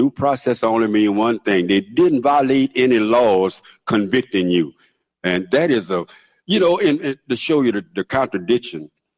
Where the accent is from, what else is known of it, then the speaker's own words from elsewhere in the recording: New Orleans, Louisiana, United States; Even though I grew up in New Orleans in neighborhoods, and even though the city has changed a lot